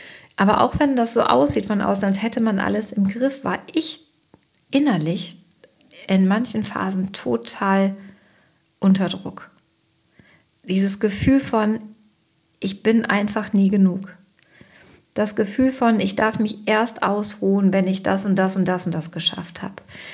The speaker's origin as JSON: {"language": "German", "region": "North Rhine-Westphalia", "country": "Germany", "said": "ich komme ja auch aus dem Ruhrpott."}